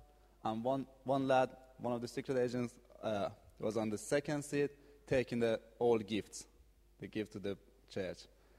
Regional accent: Iran; English is a second language; For those who don't know, I'm coming from Iran.

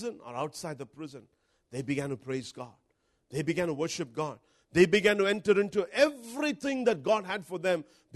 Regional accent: India; Now I'm here from India and from a very conservative background. And up in a Methodist church for 26 years of my life.

